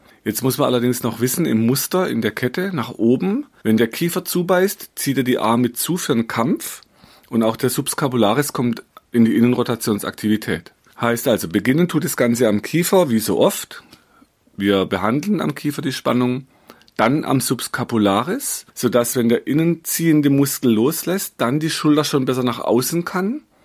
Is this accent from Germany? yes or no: yes; Bavaria, Germany; also born or lived in Black Forest; ich bin jetzt halt als Bayer in Bayern und im Schwarzwald aufgewachsen, was mir so eine bayerische und Schwarzwälder Wurzel gibt.